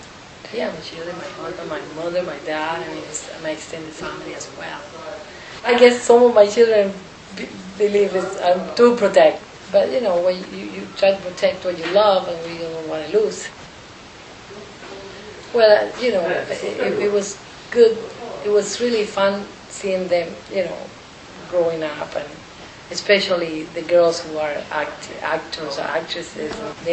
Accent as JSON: {"language": "English", "country": "Cuba", "tie": "born or raised there", "moved": "as an adult", "lives_now": "United States", "said": "I came here in the 70s, early 70s. Yeah, I was born in Cuba and I was raised there until I was 18, and then I left. And I've been here ever since."}